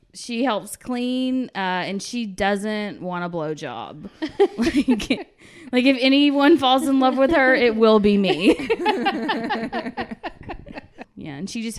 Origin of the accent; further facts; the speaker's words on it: Longview, Texas, United States; now in Atlanta, United States; So I'm from Texas. I moved to Atlanta because I met my husband for work. But I'm from like very conservative East Texas. I'm actually from the same hometown as Matthew McConaughey.